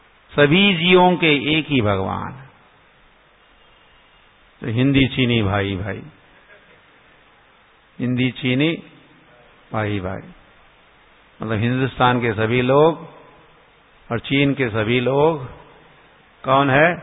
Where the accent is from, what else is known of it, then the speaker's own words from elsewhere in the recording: Maharashtra, India; born there; हम गांव में जन्मे थे, महाराष्ट्र के गांव में